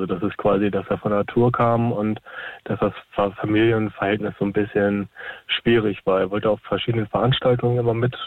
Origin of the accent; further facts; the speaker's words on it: Hamburg area, Germany; Also ich komme aus der Provinz bei Hamburg